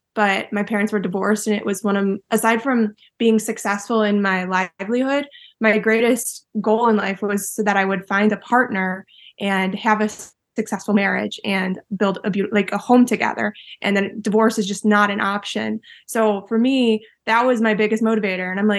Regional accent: Cleveland, Ohio, United States; So I grew up in Cleveland, actually, Ohio.

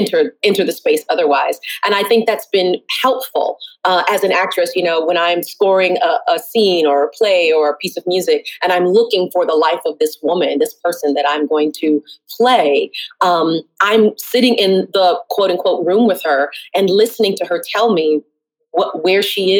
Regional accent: the South, United States; I mean, I'm born and raised in the South

